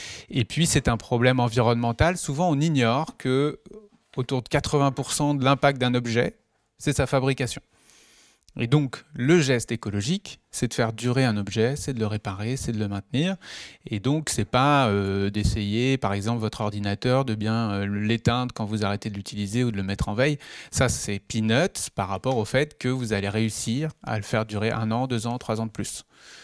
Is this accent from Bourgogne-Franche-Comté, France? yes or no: yes; Cluny, Bourgogne-Franche-Comté, France; je suis content parce qu'en plus, j'ai grandi à Cluny, mais mon parcours m'a fait rejoindre ces chemins de l'écologie. Et donc maintenant, j'habite Paris